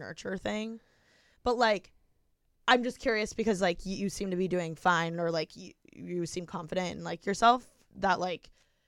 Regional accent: Midwest, United States; he was like from the Midwest and I'm from the Midwest.

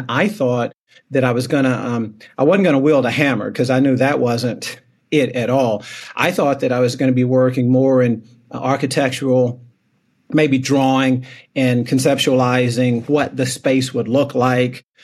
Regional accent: Plano, Texas, United States; I didn't know that market because I'm born and raised in Plano.

